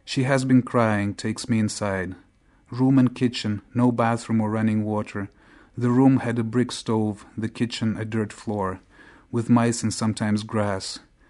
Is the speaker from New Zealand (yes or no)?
no; Chisinau, Chișinău, Moldova; also born or lived in Moscow, Russia; between the ages of 3 and 7, we lived in this really strange house in Chisinau, Moldova. I was born in Moscow, but when I was little, we moved to Moldova.